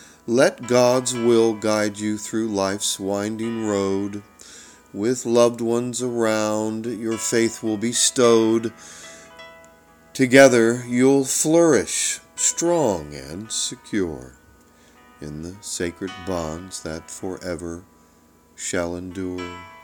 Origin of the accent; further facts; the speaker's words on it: Gainesville, United States; Growing up in Gainesville, I used to let any and all kids from miles around into my home.